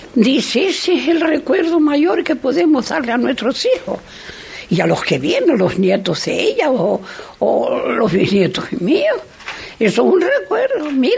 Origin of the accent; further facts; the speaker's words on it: Santa Cruz de Tenerife, Canary Islands, Spain; born there; yo nací aquí en Santa Cruz, en el Cabo, uh-huh, en donde le decían las Plaza San Telmo. Uh-huh. Bueno, allí tenía mi mamá la casa y mi padre.